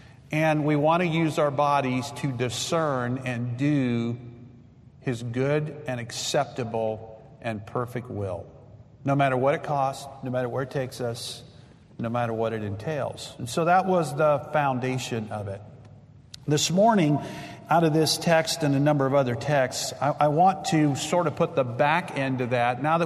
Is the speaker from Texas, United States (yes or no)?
yes; Texas, United States; moved away; also born or lived in Greenville / Wisconsin / Minnesota; I grew up in South Texas.